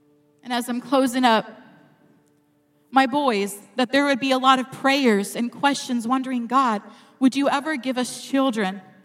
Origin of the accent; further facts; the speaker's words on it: California, United States; now in Michigan, United States; Now, like I said, I'm from California, but I live in Michigan now, so I don't always get to be home